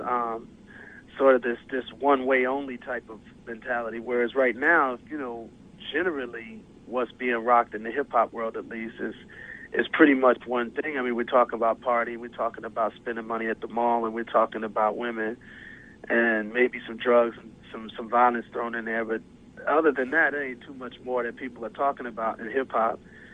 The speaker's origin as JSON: {"language": "English", "town": "Milwaukee", "region": "Wisconsin", "country": "United States", "tie": "born or raised there", "said": "You know, I'm from Milwaukee, where I was born and raised, and Michigan is sort of one of our neighboring joints"}